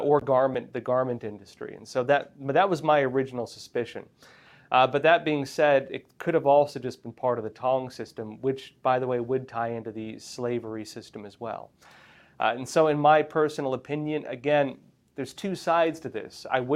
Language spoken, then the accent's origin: English; Spring Valley, California, United States; It's actually my hometown where I live. I grew up right by there. I grew up in a lot of places, but Spring Valley was right by there. It's where my family home is, in fact.